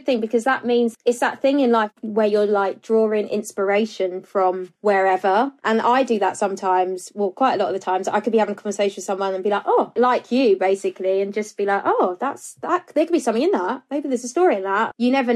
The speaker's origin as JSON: {"language": "English", "region": "London", "country": "United Kingdom", "said": "I am just me and I'm just … from Southeast London who, you know, says what she means and means what she says"}